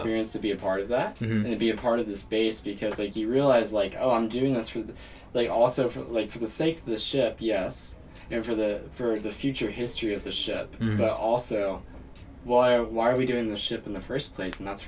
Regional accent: United States; I'm from America originally.

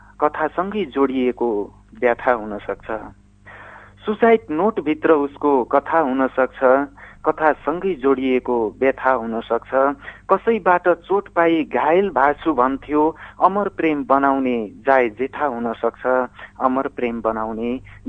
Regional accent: Sisakhani, Gandaki Province, Nepal; now in Udayapur, Nepal; म बागलुङ सिसाखानीको मान्छे, अहिले भने उदयपुरबाट

